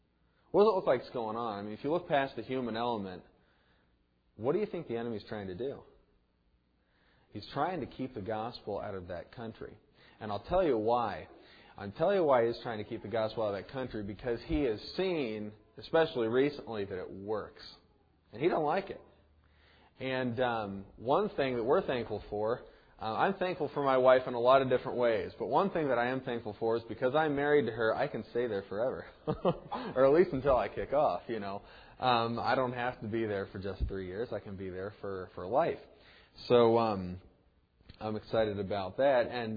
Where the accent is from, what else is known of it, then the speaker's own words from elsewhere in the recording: United States; as an American over here